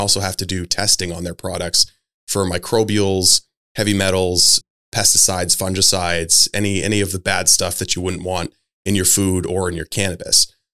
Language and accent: English; Dexter, Maine, United States; Like my hometown, for example, Dexter opted out. So there shouldn't be any marijuana grown or sold in the town of Dexter.